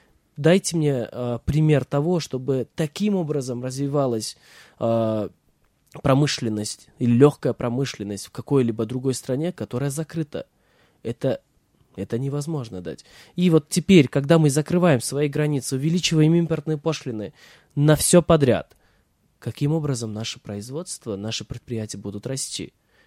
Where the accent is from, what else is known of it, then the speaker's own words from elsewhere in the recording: Kyrgyzstan; владельцы этих швейных предприятий слышали, что я из Кыргызстана